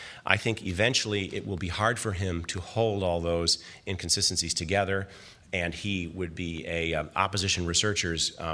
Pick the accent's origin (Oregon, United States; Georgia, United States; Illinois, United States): Illinois, United States; Macomb; I grew up in Macomb, Illinois, which is about 20 miles from Carthage, Illinois